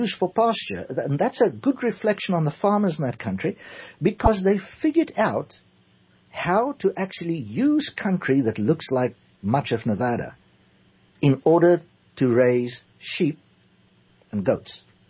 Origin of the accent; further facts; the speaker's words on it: South Africa; first language Afrikaans; English is a second language; you'll find the Afrikaans language, which is my mother tongue, is dominant in the two western provinces of the country.